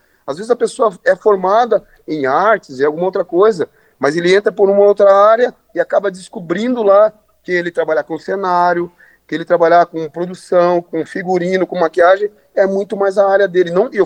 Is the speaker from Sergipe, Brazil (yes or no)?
no; Santa Catarina, Brazil; born there; now in Curitiba, Brazil; eu sou nascido em Santa Catarina, mas moro há mais de 30 anos em Curitiba